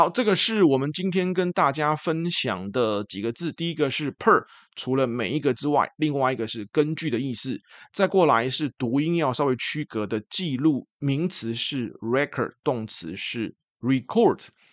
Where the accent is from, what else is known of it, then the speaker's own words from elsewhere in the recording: Taiwan; 通常我们台湾人的习惯就是唠英文的时候，那个 work 是不卷舌的